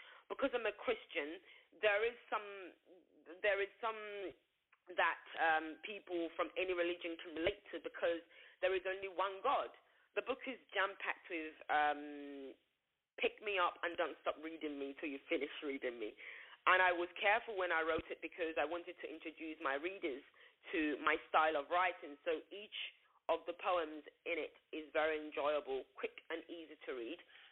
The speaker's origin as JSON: {"language": "English", "country": "Nigeria", "said": "I'm an entrepreneur, I'm a Nigerian monarch"}